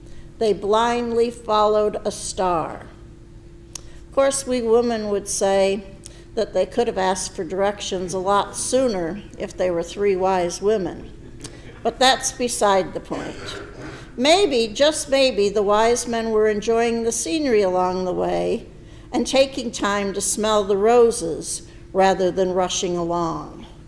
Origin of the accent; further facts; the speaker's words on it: Pennsylvania, United States; Growing up in Pennsylvania, some of our customs were quite different from those that I observe today.